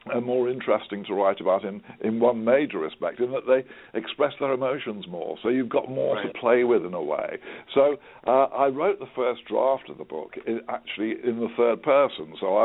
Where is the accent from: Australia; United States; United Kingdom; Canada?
United Kingdom; England; I'm writing as an English author and it was first published in England